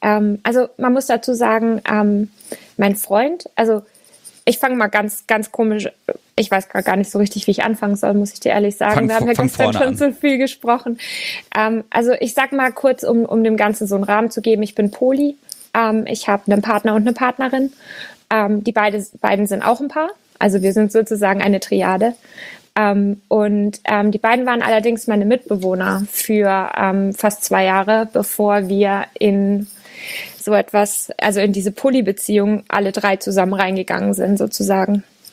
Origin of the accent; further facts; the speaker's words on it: Bavaria, Germany; moved away; Ich komme eigentlich aus Unterfranken.